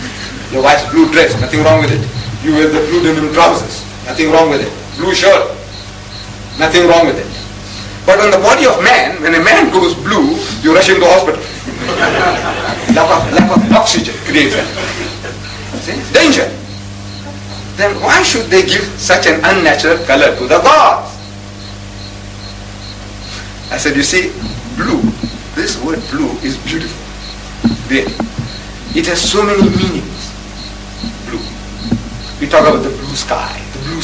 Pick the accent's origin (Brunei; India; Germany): India; Whether Muslim or Hindu, you know, we are coming from India.